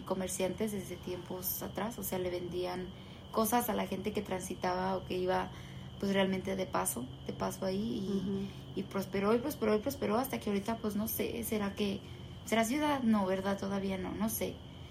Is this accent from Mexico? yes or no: yes; Teocaltiche, Jalisco, Mexico; born there; Nací en Teocaltiche, Jalisco. O sea, eso es lo que está en mi acta originalmente, en Teocaltiche, Jalisco. Y después, o más bien, los primeros años de mi vida, cortos, o sea, 2-3 años los pasé en el Rosario